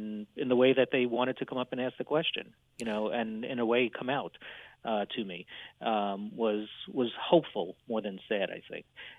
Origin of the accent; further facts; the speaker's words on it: New York City, New York, United States; I grew up in Far Rockaway, Queens, so on the border of Long Island.